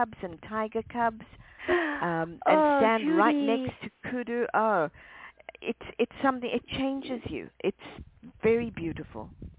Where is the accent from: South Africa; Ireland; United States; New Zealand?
South Africa; You know, I grew up in South Africa, and there's quite a lot of game around there.